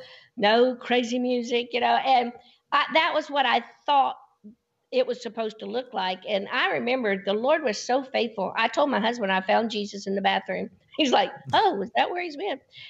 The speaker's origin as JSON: {"language": "English", "town": "Nashville", "region": "Tennessee", "country": "United States", "tie": "born or raised there", "said": "even though I grew up in Nashville."}